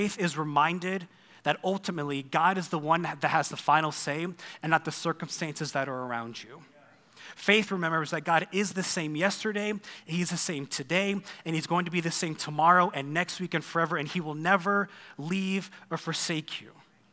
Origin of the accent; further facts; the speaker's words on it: New York, United States; If you don't know, I grew up in New York, and so I love hunting.